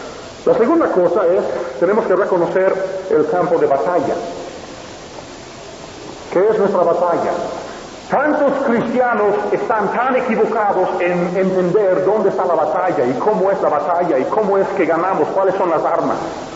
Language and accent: Spanish; San Antonio, Texas, United States; Hasta en San Antonio, Texas, mi tierra